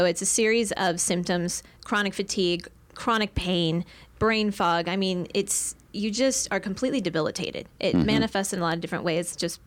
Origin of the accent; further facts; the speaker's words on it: Mukilteo, Washington, United States; now in Tucson, United States; about 30 minutes north of Seattle. It's called Mukilteo, Washington.